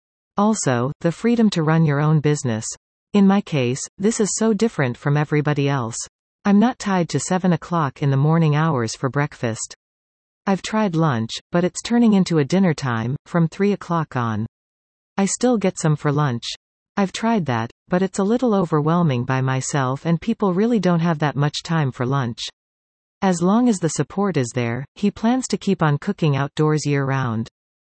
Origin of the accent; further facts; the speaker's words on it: Timmins, Ontario, Canada; But my idea was that I'm from Timmins, born and raised, and we've never had anything up there that is special like that.